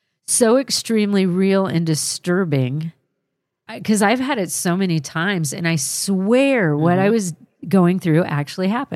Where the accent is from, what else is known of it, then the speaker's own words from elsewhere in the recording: Huntington, West Virginia, United States; I'm from Huntington, West Virginia.